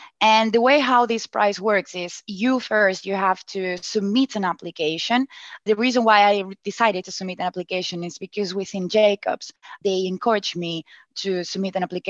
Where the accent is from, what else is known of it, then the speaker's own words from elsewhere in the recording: Barcelona, Catalonia, Spain; I'm from Barcelona.